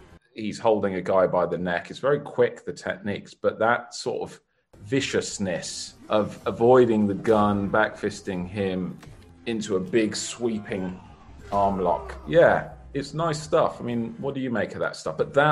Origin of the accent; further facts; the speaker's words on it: London, United Kingdom; So when I was growing up in London